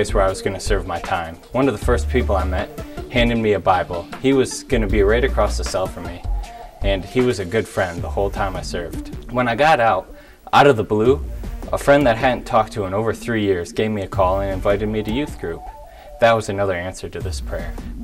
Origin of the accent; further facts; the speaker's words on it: Flint, Michigan, United States; I grew up in Flint, Michigan. With my single mother, she was an abusive alcoholic.